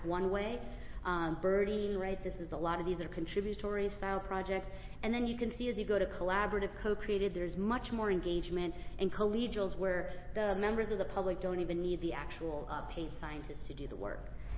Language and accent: English; Tucson, Arizona, United States; so I'm from Tucson, Arizona. I'm second-generation Mexican-American. I love where I'm from, but we have a lot of mining.